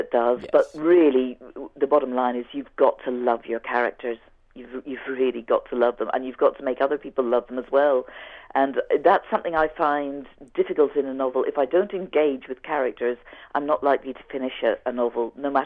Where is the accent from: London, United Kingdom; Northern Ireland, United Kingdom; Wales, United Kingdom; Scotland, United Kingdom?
Northern Ireland, United Kingdom; Belfast; I came down to Dublin. I'm from Belfast originally.